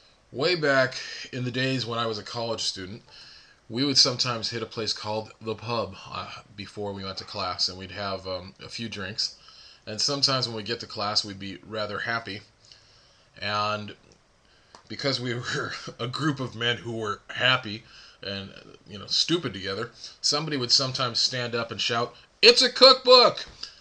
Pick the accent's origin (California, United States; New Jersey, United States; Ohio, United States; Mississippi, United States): California, United States; Los Angeles; And I said, well, I'm born and raised in Los Angeles. This is home. I'm one of the few natives you'll meet. This is where I come from.